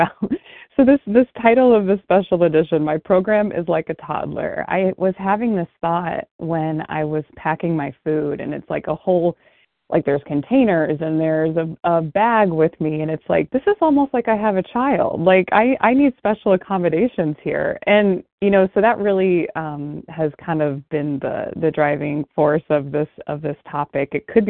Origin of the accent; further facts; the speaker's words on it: Akron, Ohio, United States; I'm from Akron. I'm from Ohio, and it's a snow globe here right now.